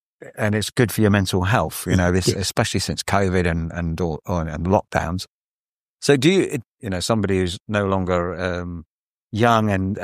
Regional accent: Ramsgate, South East England, United Kingdom; born there; Well, you know, I was born in Ramsgate

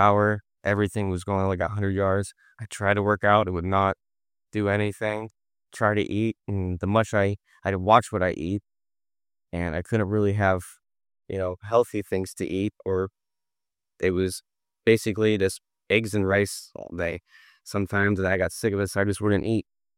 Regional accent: Brookfield, Ohio, United States; I grew up in Brookfield, Ohio. It's a little place outside, kind of by Sharon, PA. Not a lot of people know about it. That's where I grew up.

